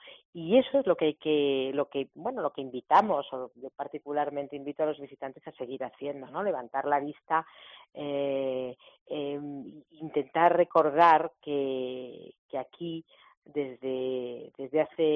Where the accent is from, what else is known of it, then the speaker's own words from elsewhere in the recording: Madrid, Community of Madrid, Spain; y para nosotros es, primero es un reconocimiento como madrileños